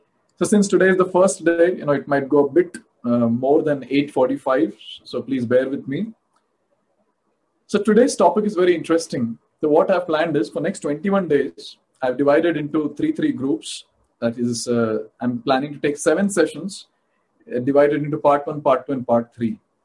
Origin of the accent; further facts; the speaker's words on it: Mumbai, Maharashtra, India; now in Bangalore, India; Even I am from Mumbai. So now I'm currently in Bangalore, but I was in Mumbai.